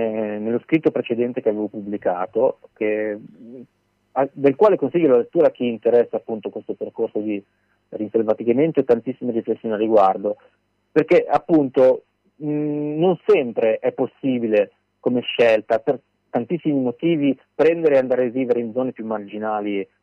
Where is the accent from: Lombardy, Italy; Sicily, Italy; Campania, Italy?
Lombardy, Italy; Milan; essendo nato e cresciuto in una grande città, sono di Milano